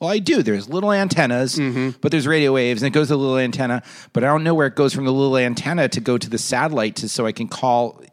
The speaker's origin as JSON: {"language": "English", "region": "New York", "country": "United States", "said": "Where are you from? Lower East Side."}